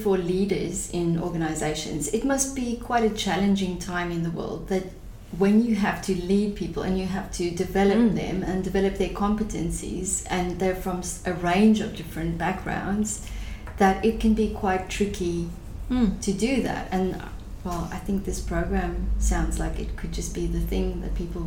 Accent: South Africa; also born or lived in Southeast Asia; now in Australia; because I grew up in Africa, lived in Southeast Asia, now I've lived in Australia as well.

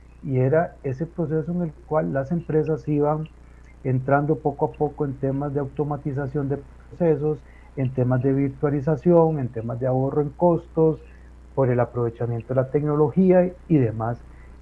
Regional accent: Costa Rica; este país tiene la obligación de proveer una pensión a todas las personas que somos costarricenses.

